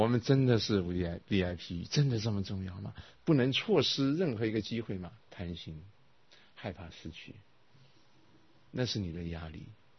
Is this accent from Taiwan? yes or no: no; China; 把佛法的好东西拿进去来治疗身心疾病，我们中国人没有，你等一下看就知道。